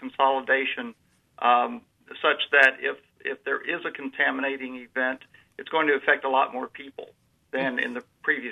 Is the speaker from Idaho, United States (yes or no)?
no; Florida, United States; when I was a kid growing up in Central Florida, we would walk down to the local butcher